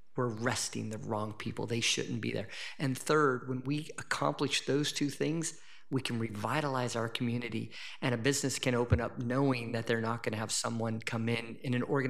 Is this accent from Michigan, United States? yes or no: no; Portland, Oregon, United States; Similar to District 1, I grew up in District 2 next to the Columbia Villa, the new Columbia.